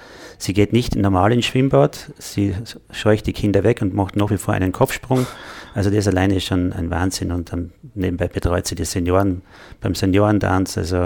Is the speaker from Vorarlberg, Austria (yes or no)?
no; Styria, Austria; Ich bin ein Steirer, man hört es vielleicht an der Sprache.